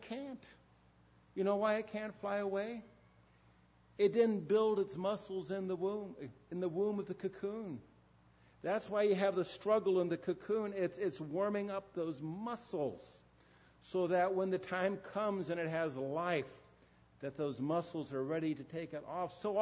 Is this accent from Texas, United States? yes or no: no; San Diego, California, United States; I used to do that a lot growing up in San Diego when so much was being built up in the 50s and 60s.